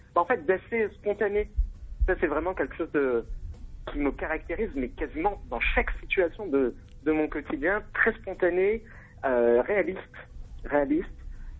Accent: Créteil, Île-de-France, France; C'est vrai que j'ai grandi à Créteil, je suis Crestomien de naissance.

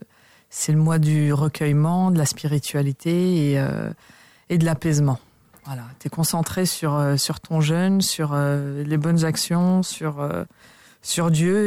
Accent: Paris, Île-de-France, France; c'est là où je suis née, c'est là où j'ai grandi, c'est là où j'ai étudié, c'est là où j'ai travaillé aussi. Donc c'est là où j'ai toujours évolué en fait.

